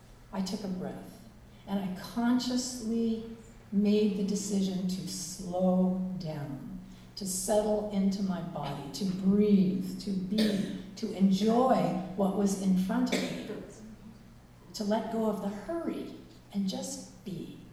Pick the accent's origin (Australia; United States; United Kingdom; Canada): Canada; It's a great time to be in Canada, let me tell you. And I got to visit with family members in my hometown